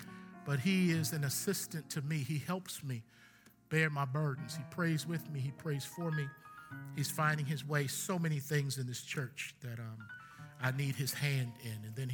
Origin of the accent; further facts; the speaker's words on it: Baltimore, Maryland, United States; born there; Because I was born in Baltimore, the city of charm, where where brothers break your arm if you look at them wrong.